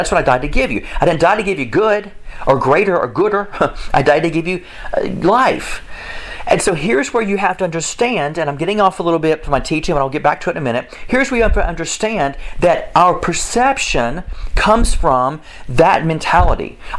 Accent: United States; Yeah, I'm for covering yourself, because I'm American.

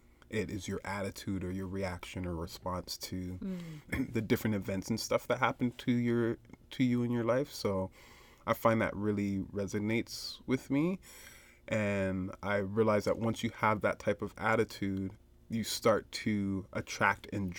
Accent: Toronto, Ontario, Canada; now in Guelph, Canada; especially since moving to Guelph, it's been a struggle to try to find that space where I feel I belong, because I'm from Toronto, and being like a person of color in Guelph, like I don't feel like I belong here.

